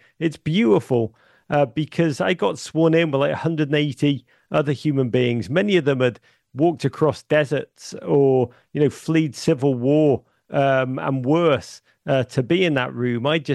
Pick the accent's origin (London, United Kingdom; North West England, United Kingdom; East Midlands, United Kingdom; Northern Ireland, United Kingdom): North West England, United Kingdom; Liverpool; I grew up in Liverpool in the 1980s in a dark, dark time, economically, politically, culturally.